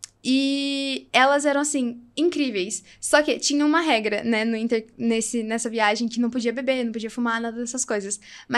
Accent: Brazil; Sim, eu sou do Brasil.

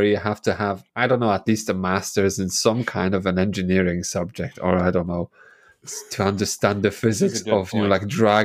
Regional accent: Poland; And in where I grew up in Poland

